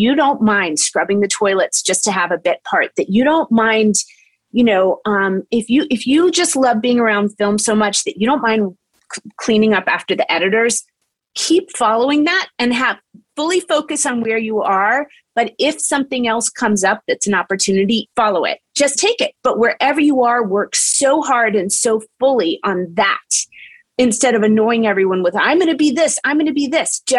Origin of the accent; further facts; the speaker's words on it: Charleston, West Virginia, United States; born there; starting with the zip code I was born in Charleston, and the parents that I was born to with college educations